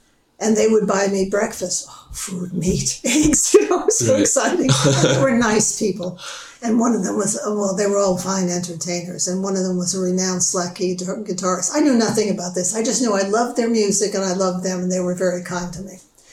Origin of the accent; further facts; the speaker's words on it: Yonkers, New York, United States; I grew up in the North, and Yonkers was taken to court many years after I left Yonkers